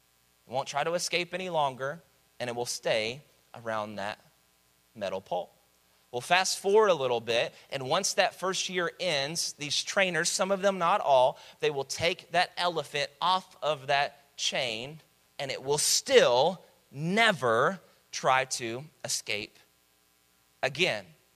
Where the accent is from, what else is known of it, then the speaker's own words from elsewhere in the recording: Dallas, Texas, United States; I'm from Dallas, and so I've been to the Dallas Zoo and the Fort Worth Zoo.